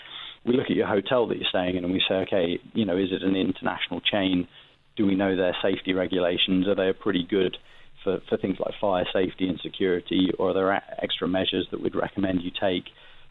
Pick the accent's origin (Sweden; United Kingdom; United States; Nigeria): United Kingdom; England; now in Paris, France; I myself being an Englishman, but I'm actually based in Paris, France.